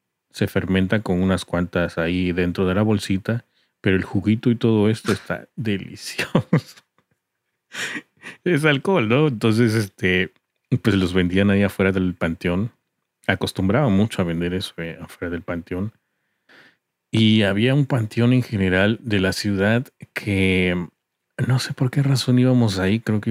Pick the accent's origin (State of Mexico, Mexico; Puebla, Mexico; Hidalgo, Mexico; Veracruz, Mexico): Veracruz, Mexico; allá por la región de donde soy, de Veracruz.